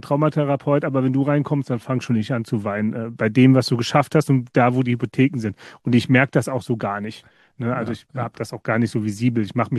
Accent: Wittlich, Rhineland-Palatinate, Germany; born there; ich bin Eifler in Wittlich geboren

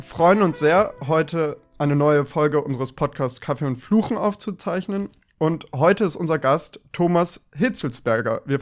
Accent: Munich, Bavaria, Germany; ich bin auch Münchner

